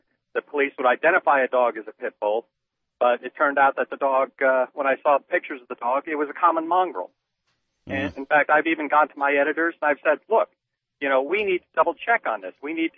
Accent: Tampa, Florida, United States; but I'm from Tampa. I've worked for the media for most of my adult life.

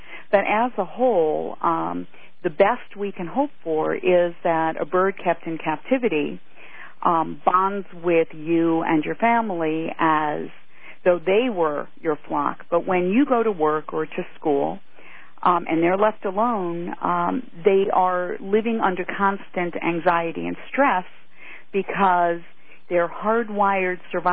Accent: New York, United States; Well, as a child, I grew up in New York, and I had little parakeets as pets

